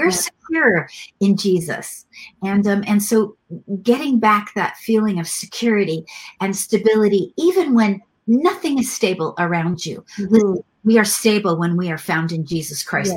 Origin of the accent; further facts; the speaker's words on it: United States; So for me, now I'm American and you are a Canadian.